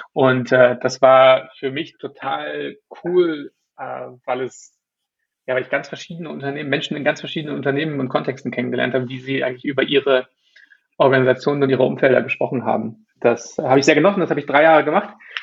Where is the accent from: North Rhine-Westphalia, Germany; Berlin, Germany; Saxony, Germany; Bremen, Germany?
Bremen, Germany; Ich bin als erstes mal in Bremen geboren und groß geworden